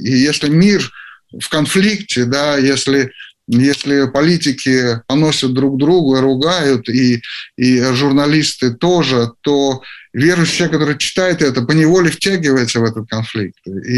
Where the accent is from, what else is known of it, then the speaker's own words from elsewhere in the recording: Ukraine; also born or lived in Russia; Да, я вырос на Украине.